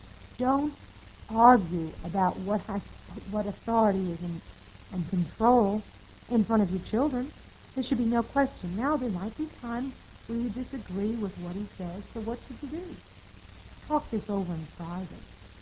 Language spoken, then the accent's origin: English; New York, United States; I had to. I was from New York, and I didn't know how to cook beans with bacon in it